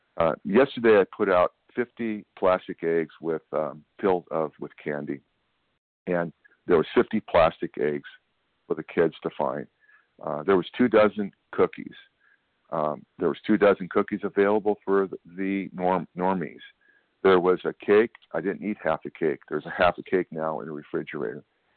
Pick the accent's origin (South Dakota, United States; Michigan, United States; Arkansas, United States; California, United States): California, United States; I'm from California.